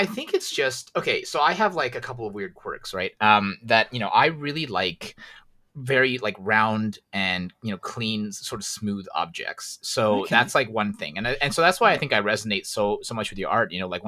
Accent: Canada; I grew up in Canada where, you know, there are quite a few cows just sort of grazing in pasture.

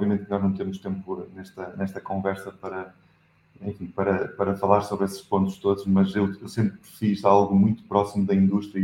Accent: Portugal; accent: European Portuguese; o meu sotaque é ligeiramente diferente daquilo que estão habituados

